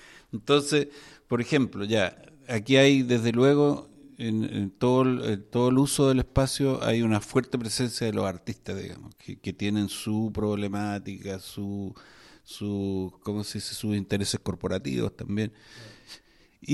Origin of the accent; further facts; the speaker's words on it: Chile; el objetivo final nuestro ya como ciudadanos chilenos no es arreglarnos nosotros